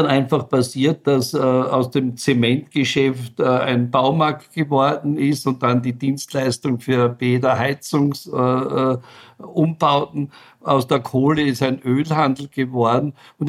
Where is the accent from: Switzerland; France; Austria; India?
Austria; Styria; Ich komme ja aus der Südoststeiermark, also sehr nahe an der Grenze zu Ungarn und auch Slowenien.